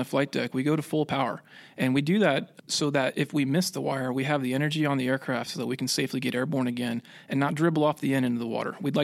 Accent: Pensacola, Florida, United States; Florida, not far from Pensacola, actually. Played a lot of sports in high school, kind of figured that growing up around Pensacola and being able to see all the airplanes flying around there made it look like a pretty cool job

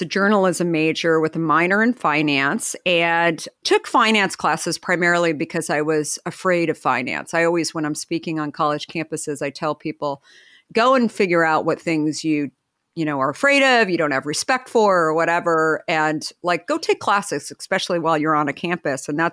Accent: Phoenix, Arizona, United States; Yeah. In Phoenix, Scottsdale area.

